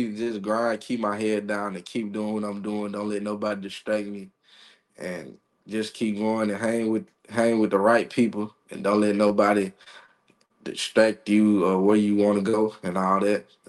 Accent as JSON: {"language": "English", "town": "Philadelphia", "region": "Mississippi", "country": "United States", "said": "I'm from Philadelphia, Mississippi. I went to Neshoba Central High School."}